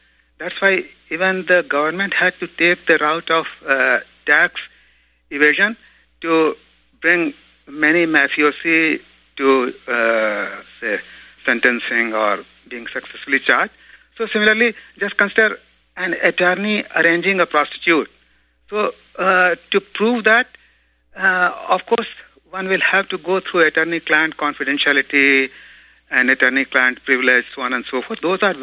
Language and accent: English; India; English is a second language; So I was born and raised in India